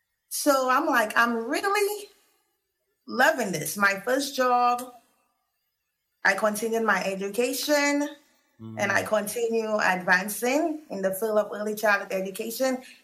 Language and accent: English; Castries, St. Lucia; Yes, I'm originally from Castries Hospital Road.